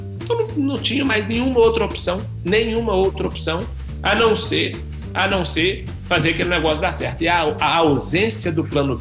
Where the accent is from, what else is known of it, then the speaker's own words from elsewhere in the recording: Belo Horizonte, Minas Gerais, Brazil; eu tenho 30 anos, sou natural de Belo Horizonte, venho de uma família bastante humilde